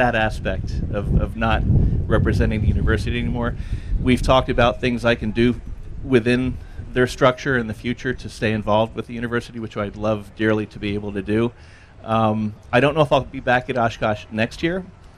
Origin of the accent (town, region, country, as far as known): England, United Kingdom; born or raised there; also born or lived in London